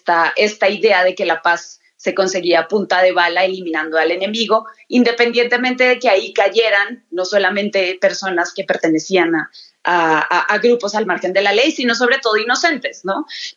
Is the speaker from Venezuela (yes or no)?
no; Colombia; es una condena que hay que celebrar como pueblo colombiano